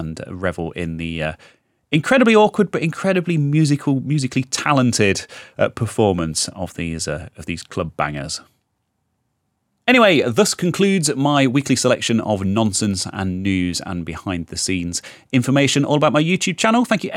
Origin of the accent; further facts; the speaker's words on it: United Kingdom; because we're British, innit?